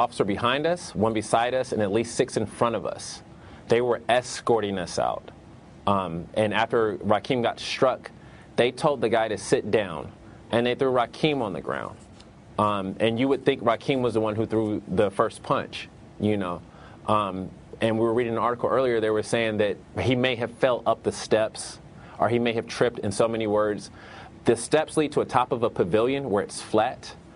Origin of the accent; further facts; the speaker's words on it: Fayetteville, United States; It was the first time I was embarrassed to tell people I was from Fayetteville.